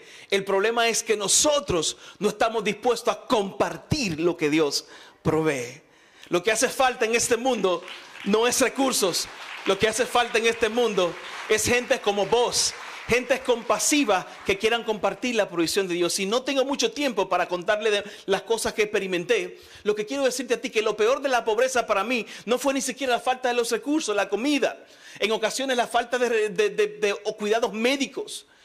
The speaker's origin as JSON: {"language": "Spanish", "country": "Dominican Republic", "said": "en mi país le llamamos a ese tipo de oración, una oración sudá. El que es dominicano sabe lo que es una oración sudá."}